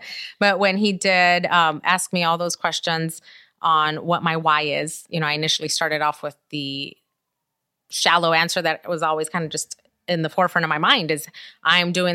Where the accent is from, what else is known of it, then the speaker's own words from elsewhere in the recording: Inglewood, California, United States; I grew up in Inglewood, also known as Inglehood, and so definitely came from an area where we were surrounded by gang activity and so much negativity.